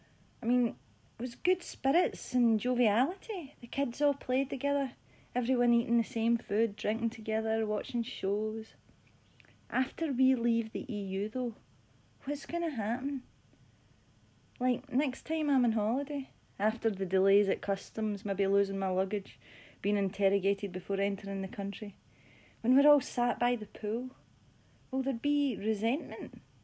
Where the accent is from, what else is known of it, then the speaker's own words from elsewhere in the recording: Scotland, United Kingdom; I identify as Scottish. On holiday, I was repeatedly asked where I was from. I always think it's pretty obvious, but I always reply Scottish anyway.